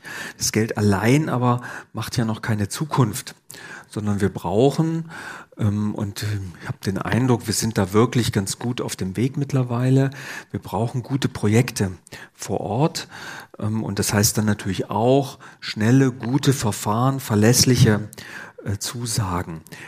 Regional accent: Weimar, Thuringia, Germany; born there; Ich bin in Weimar geboren.

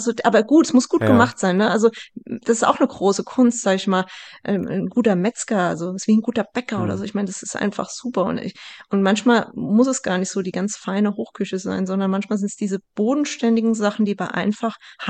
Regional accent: Bad Camberg, Hesse, Germany; das ist jetzt, wo ich aufgewachsen bin in Bad Camberg. Ich habe noch zwei Brüder.

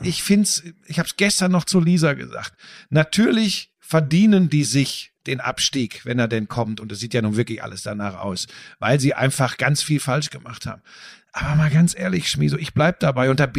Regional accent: Bottrop, North Rhine-Westphalia, Germany; ich bin im Ruhrgebiet aufgewachsen. Ich komme aus Bottrop, ja, Gladbeck, Bottrop, das ist alles nah dran an Gelsenkirchen.

